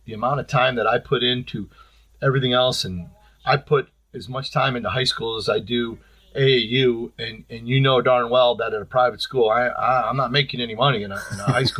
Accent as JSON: {"language": "English", "town": "North Olmsted", "region": "Ohio", "country": "United States", "tie": "born or raised there", "said": "they were baseball coaches for me when I was growing up in North Olmsted."}